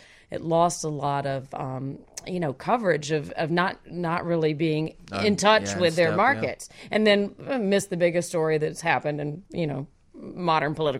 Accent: Memphis, Tennessee, United States; in my hometown of Memphis at Rhodes College

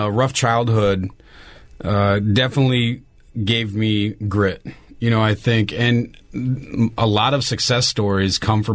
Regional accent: Minneapolis, Minnesota, United States; I grew up in Minneapolis over on the south side as a child, moved around a lot, ended up on like in the West Metro area.

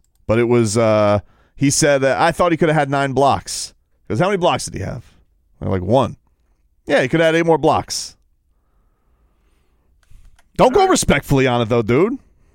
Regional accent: Liverpool, North West England, United Kingdom; I'm a Scouser.

